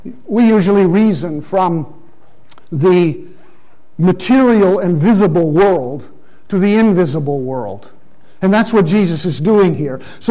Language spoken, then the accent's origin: English; Pakistan; moved away; When I grew up in Pakistan as a child, I saw the paradox of this.